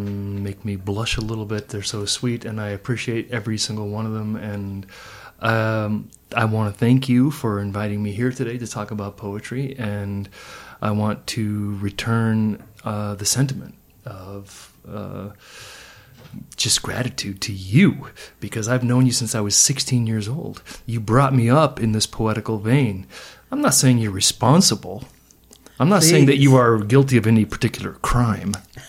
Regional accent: Bozeman, Montana, United States; I'm from Bozeman. I love Bozeman. I will stay in Bozeman and die in Bozeman, most likely.

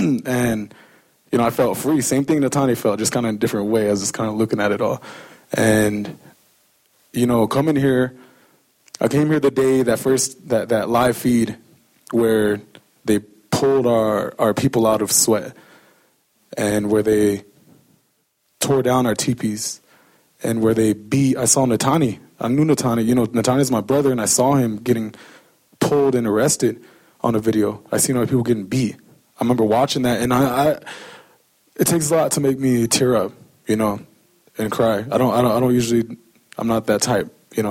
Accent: United States; I come from the Omaha and Lakota people.

